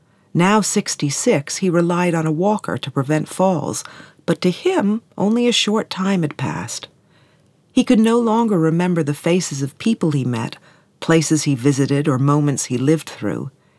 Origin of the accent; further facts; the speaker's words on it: Connecticut, United States; I grew up in Connecticut, a few miles from where Henry lived.